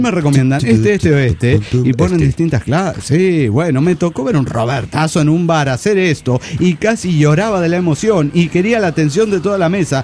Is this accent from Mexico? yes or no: yes; Mexico City, Mexico; del DF Mexicano.